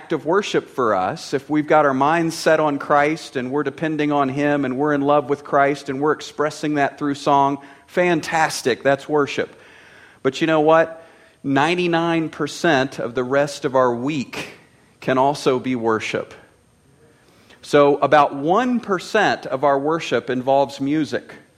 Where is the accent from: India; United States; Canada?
United States; Bible Belt; I grew up in the Bible Belt in the United States of America.